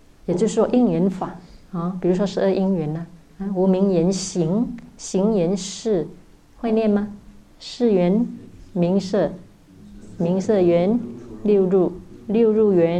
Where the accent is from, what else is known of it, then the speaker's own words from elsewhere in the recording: Malaysia; 我们马来西亚人更没有，我们马来西亚人比较单纯